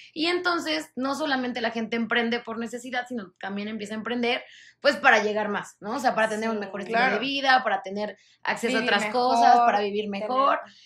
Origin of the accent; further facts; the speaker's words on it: Mexico; platicar un poco del contexto que tenemos como mexicanos